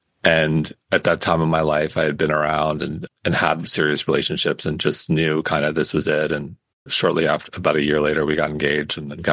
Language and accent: English; Manhasset, New York, United States; Growing up in Manhasset, upper middle class town where I was one of the few kids whose parents were divorced, I lived on the wrong side of the tracks in a very safe, modest home compared to other very big homes.